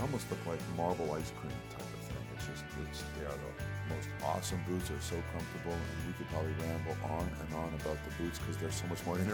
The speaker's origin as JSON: {"language": "English", "town": "Milwaukee", "region": "Wisconsin", "country": "United States", "tie": "born or raised there", "said": "It was like growing up in Milwaukee and after that first pristine snowfall"}